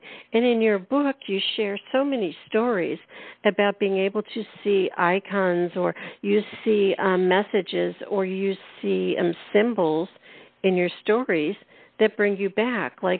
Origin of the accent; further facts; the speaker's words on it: Northeast, United States; you know, I grew up in the Northeast, and Christmas was a season.